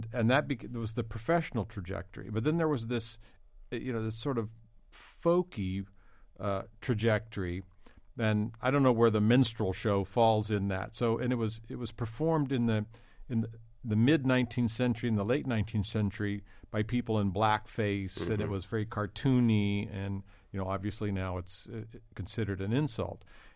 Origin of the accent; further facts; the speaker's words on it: Texas, United States; born there; And you know, I was born in Texas, and I just felt this immediate connection to it.